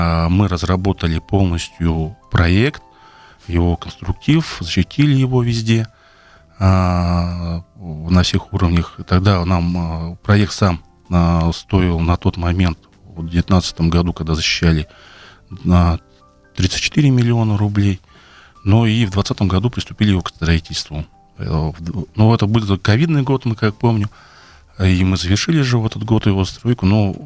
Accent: Sotnikovo, Russia; Я сам коренной житель села Сотникова, там родился, ходил в детский сад, в школу, занимался там спортом.

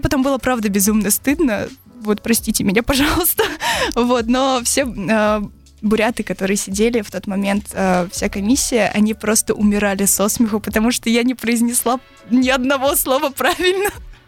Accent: Ulan-Ude, Buryatia, Russia; also born or lived in Israel; Я родилась в Улан-Удэ. Прожила здесь год, потом уехала с родителями в Израиль. Там мы прожили 6 лет, потом вернулись сюда обратно. Здесь я закончила школу

